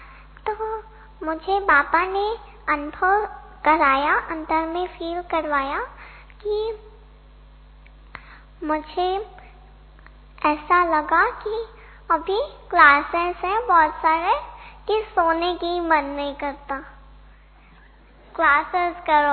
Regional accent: Greater Noida, Uttar Pradesh, India; और मैं ग्रेटर नोएडा से आई हूँ।

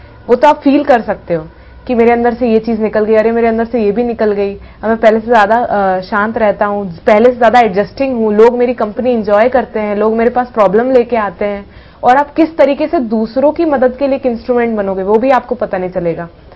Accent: Bhopal, Madhya Pradesh, India; मैं भोपाल की रहने वाली हूँ

